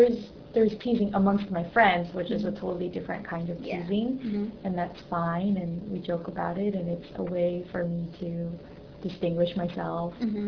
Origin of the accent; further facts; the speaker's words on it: Philippines; And so, at this point, I feel like being Filipino puts me at an advantage because it's a culture a lot of people don't understand or even misunderstand